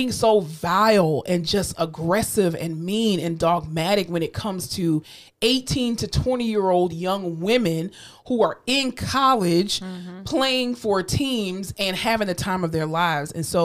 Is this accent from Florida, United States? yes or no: yes; Florida, United States; now in San Antonio, United States; I am not a San Antonio native. I just live here. Okay. I am from South Florida and we drive like bats out of hell.